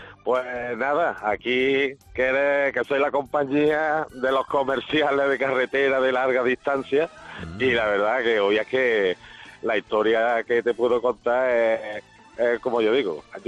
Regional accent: Córdoba, Andalusia, Spain; Y de Córdoba, que es de donde soy yo

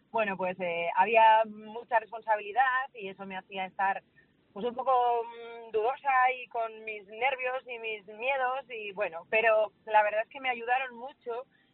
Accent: San Sebastián, Basque Country, Spain; yo soy de Donosti y mi residencia está en Donosti.

